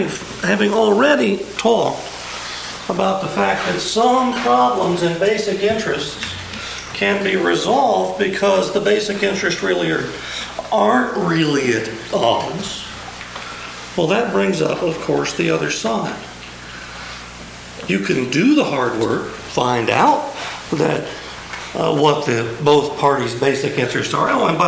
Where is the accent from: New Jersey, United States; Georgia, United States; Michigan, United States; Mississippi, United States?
Georgia, United States; There's a model called GRIT, which I like because I'm from Georgia.